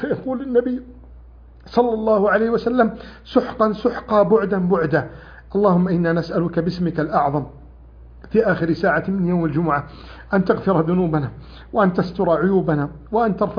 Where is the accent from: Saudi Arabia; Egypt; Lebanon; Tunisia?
Egypt; بلدنا مصر